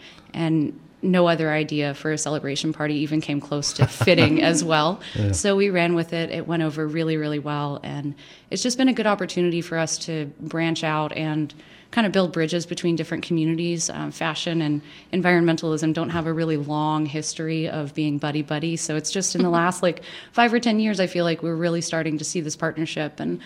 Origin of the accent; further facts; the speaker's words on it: Austin, Texas, United States; also born or lived in San Marcos; I was born and raised in South Austin until I was in school in 6 or 7, and I moved to San Marcos.